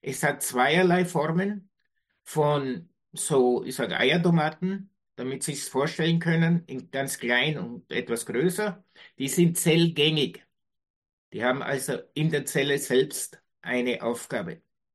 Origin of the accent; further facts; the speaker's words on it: Mariazell, Styria, Austria; ich komme aus dem Hochschwabgebiet, aus dem Marizellerland, da gibt es sehr, sehr viele Quellen